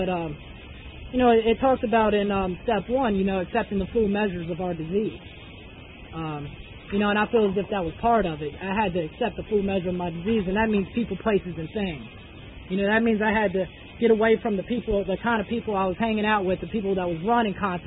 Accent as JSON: {"language": "English", "town": "Frederick", "region": "Maryland", "country": "United States", "said": "I'm originally from Frederick, Maryland."}